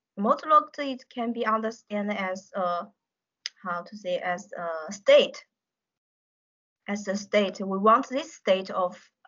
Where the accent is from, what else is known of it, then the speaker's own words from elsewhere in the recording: Hefei, Anhui, China; My hometown, the name of my hometown is, the city name of my hometown is Hefei.